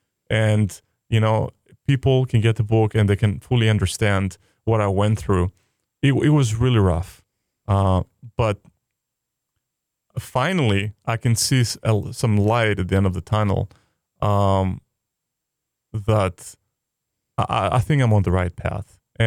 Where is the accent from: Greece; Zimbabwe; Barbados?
Greece; also born or lived in Hawaii, United States; now in Boston, United States; I'm originally from Greece, and I spent a significant amount of time of my life during my formative years here in Hawaii. And now, you know, I'm in Boston.